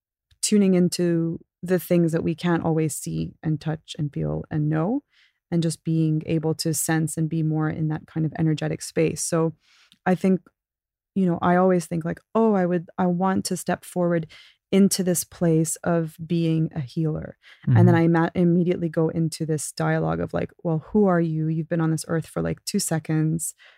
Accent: Abu Dhabi, United Arab Emirates; Honestly, growing up in Abu Dhabi was awesome.

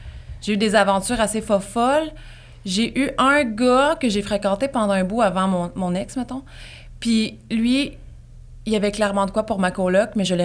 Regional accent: Quebec, Canada; Moi, je viens de la Gaspésie.

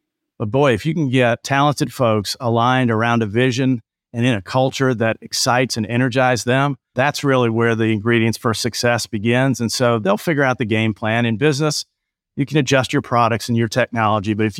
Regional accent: Buffalo, New York, United States; because I grew up in Buffalo.

